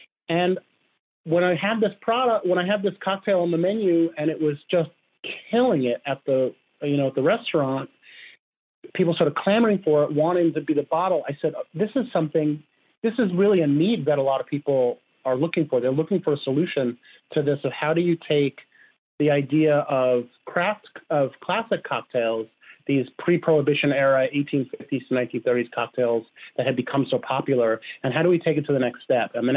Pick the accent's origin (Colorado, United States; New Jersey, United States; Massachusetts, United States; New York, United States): New York, United States; now in Oakland, United States; I'm a bartender from Oakland, California, originally from New York, but I've made Oakland my home for the last 20 years.